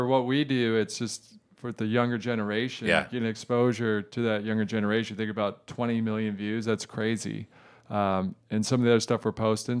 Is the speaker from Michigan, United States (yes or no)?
yes; Detroit, Michigan, United States; I remember this is funny because I grew up in Detroit.